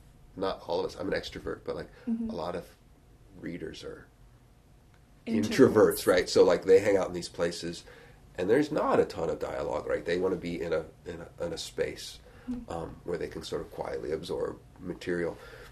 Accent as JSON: {"language": "English", "town": "Dayton", "region": "Ohio", "country": "United States", "tie": "born or raised there", "said": "So I grew up in Dayton, and I could not remember, and I still can't remember, which is sort of disturbing to me"}